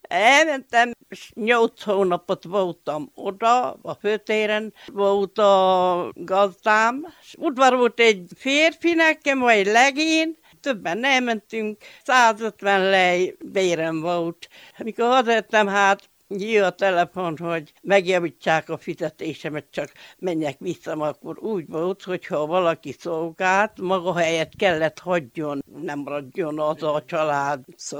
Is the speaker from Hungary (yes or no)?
no; Küsmöd, Harghita, Romania; Jó, hát már hogy születtem